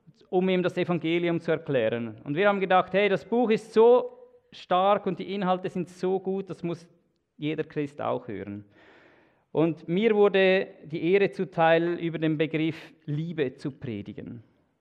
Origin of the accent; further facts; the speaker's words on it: Glattfelden, Zurich, Switzerland; aufgewachsen in Glappfelden. Das Lustige ist, das ist 8 Kilometer Luftlinie von Freienstein weg.